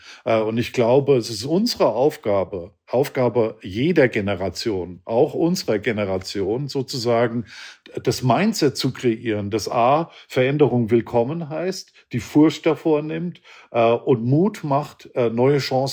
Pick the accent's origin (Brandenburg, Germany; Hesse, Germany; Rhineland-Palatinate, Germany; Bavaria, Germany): Rhineland-Palatinate, Germany; Kaiserslautern; ich bin ja ein Kind des Kalten Krieges sozusagen. Ja, bin in Kaiserslautern groß geworden, also die Stadt, die vor Rammstein liegt sozusagen. Das heißt, meine Nachbarschaft war mehr amerikanisch als deutsch und meine Kindheit mehr amerikanisch geprägt als deutsch geprägt.